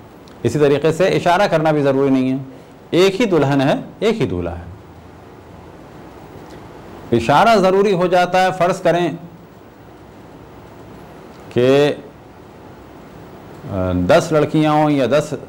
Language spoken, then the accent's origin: Urdu; Pakistan; born there; اب جبکہ میں خود پاکستان میں پیدا ہوا، پاکستانی کلچر کو دیکھا،